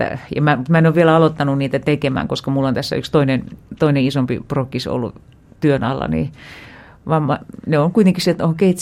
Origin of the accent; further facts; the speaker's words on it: Savo, Finland; mä oon kuitenkin Savosta kotoisin